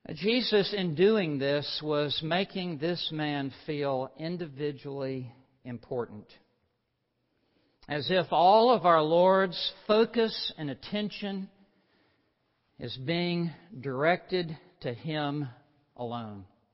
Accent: St. Petersburg, Saint Petersburg, Russia; English is a second language; now in United States; And she moved to America. And she moved to Alabama. And so I came from St. Petersburg, Russia, to Alabama.

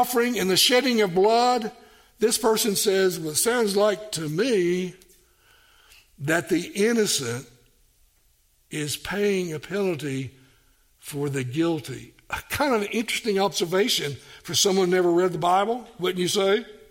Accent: Tennessee, United States; And as I said, I grew up in Tennessee, and I left and went 2,000 miles away to go to this school

